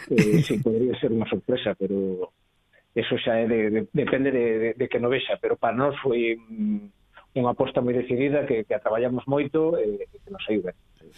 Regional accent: Vigo, Galicia, Spain; porque eu son de Vigo

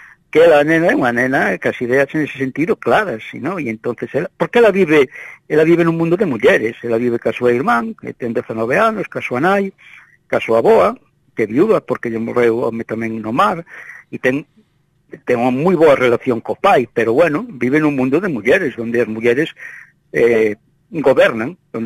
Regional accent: Galicia, Spain; sobre todo de onde son eu, da Costa da Morte.

